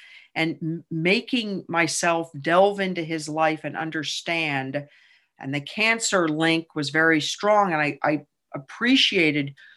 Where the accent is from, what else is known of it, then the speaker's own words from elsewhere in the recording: New England, United States; And I grew up in New England, and maybe there's something about, look, you just, you know, buck up and you move on and figure it out.